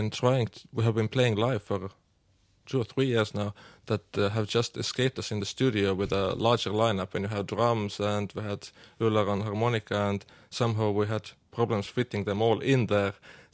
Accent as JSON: {"language": "English", "town": "Tallinn", "region": "Harju County", "country": "Estonia", "tie": "born or raised there", "said": "But I grew up in Tallinn, where we could listen to Finnish radio mm-hmm. and watch Finnish television."}